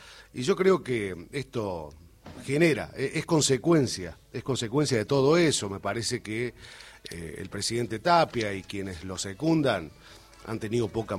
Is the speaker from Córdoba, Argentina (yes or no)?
yes; Córdoba, Argentina; Nosotros también somos cordobeses y tenemos tonada, pero tenemos esos aires de querer hacernos unos porteños